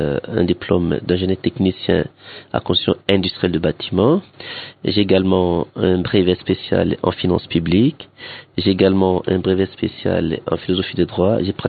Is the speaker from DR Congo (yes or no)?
yes; Kinshasa, DR Congo; also born or lived in Diallo; La petite enfance, parce que j'ai passé presque toute ma vraie enfance à Kinshasa.